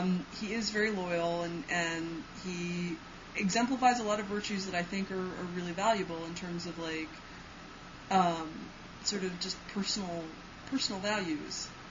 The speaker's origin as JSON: {"language": "English", "town": "Manhattan", "region": "New York", "country": "United States", "tie": "born or raised there", "said": "I grew up in Manhattan and I didn't start driving until I was 23."}